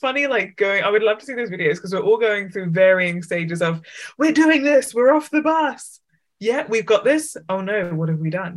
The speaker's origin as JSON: {"language": "English", "region": "England", "country": "United Kingdom", "said": "Like, I was from England."}